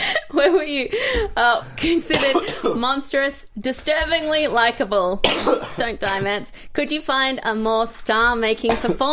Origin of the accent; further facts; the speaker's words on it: Australia; I'm from Australia.